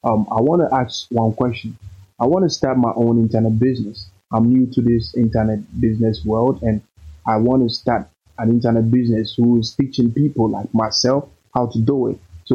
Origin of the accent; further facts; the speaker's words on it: Ghana; I'm from Ghana